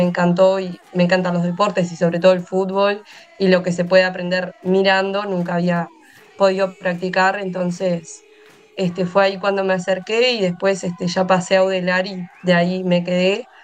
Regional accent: Rocha, Uruguay; yo soy del interior también, soy de Rocha

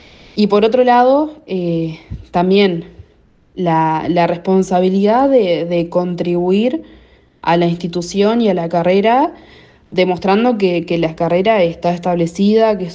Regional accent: Colonia del Sacramento, Colonia, Uruguay; moved away as an adult; now in Tacuarembó, Uruguay; en mi caso en particular, soy de Colonia del Sacramento y me tuve que mudar a Tacuarembó para poder cursar la carrera.

